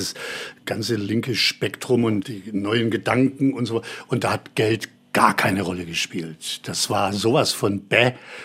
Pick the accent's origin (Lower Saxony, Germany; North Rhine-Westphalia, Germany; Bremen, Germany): Lower Saxony, Germany; Schwarm; Also ich komme aus Schwarm, da steht es zu vermuten